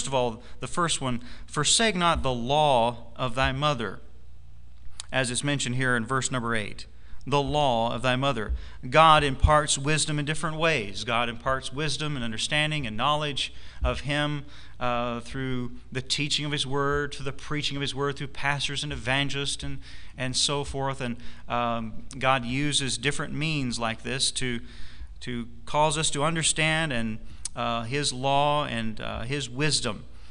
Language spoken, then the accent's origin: English; Greenville, South Carolina, United States; that's where I grew up there in Greenville, South Carolina. My dad went to Bible college there.